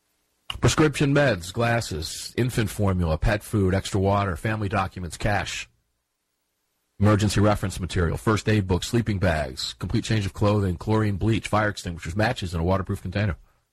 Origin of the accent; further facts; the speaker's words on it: Tampa, Florida, United States; I spent many years, I consider Tampa, Florida my hometown. It's where both my kids were born. It's where I was married.